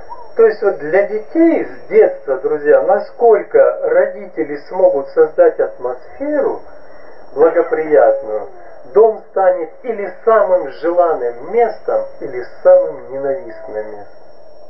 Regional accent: Kazakhstan; now in Ukraine; первый раз вообще я на Западной Украине, хотя 22-й год живу на Украине. Сам родился и вырос в Казахстане.

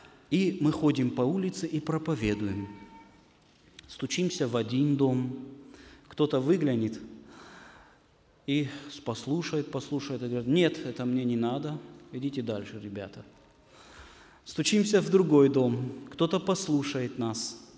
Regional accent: North Ossetia–Alania, Russia; мы простые люди. Правда, мы приехали из Северной Осетии

